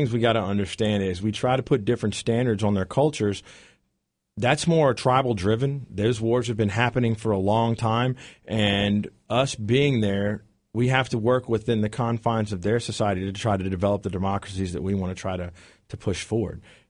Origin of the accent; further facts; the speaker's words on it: United States; Well, sir, I'm an American